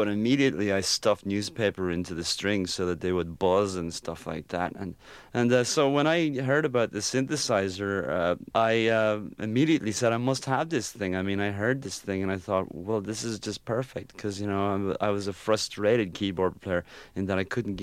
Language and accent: English; Ireland; growing up in Ireland, in a place where there's not a sky in the clouds instead of a cloud in the sky.